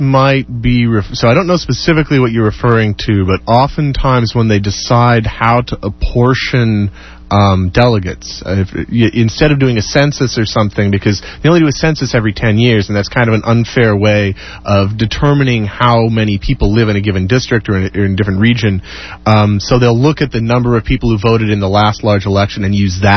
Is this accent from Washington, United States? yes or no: yes; Washington, United States; when I grew up in Washington State, and we also have a relatively late primary